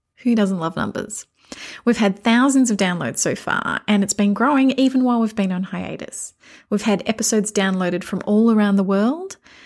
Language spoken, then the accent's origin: English; Australia; So sometimes it's because I'm Australian.